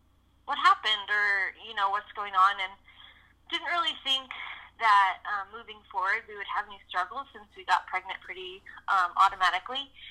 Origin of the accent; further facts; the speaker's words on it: California, United States; also born or lived in Oklahoma; we were living in Oklahoma at the time, and we are both from California, so we moved back home